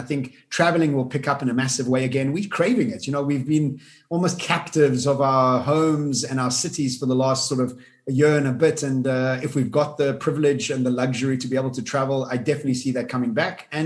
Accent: South Africa; I love South Africa. I love Africa. Look, I was born in Africa. I'm born and bred here.

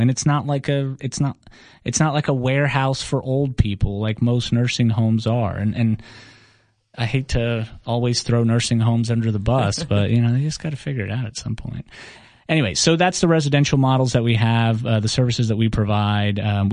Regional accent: Atlanta, Georgia, United States; English is a second language; So anyway, so we all moved to Atlanta. We grew up as immigrants. I learned English in 6 months, and I'm not saying that to brag.

